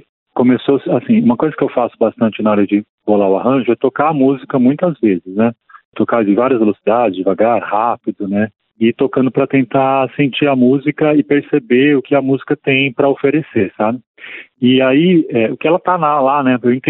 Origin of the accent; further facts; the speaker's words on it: São Paulo, Brazil; eu sou de São Paulo